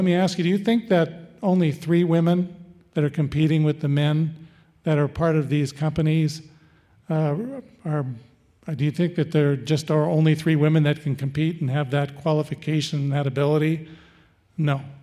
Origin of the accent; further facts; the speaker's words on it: United States; now in Canada; and by the way, I'm American and Canadian. I did most of my education down south and only a couple years of it up here.